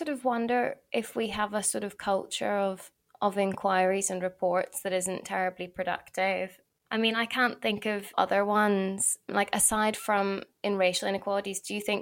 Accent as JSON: {"language": "English", "town": "Belfast", "region": "Northern Ireland", "country": "United Kingdom", "said": "Because I'm from Belfast, I think it's very interesting the way actual reforms of policing can come about."}